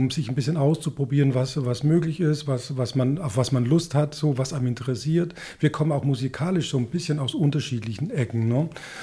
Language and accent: German; Bavaria, Germany; now in Bremen, Germany; Südostbayern.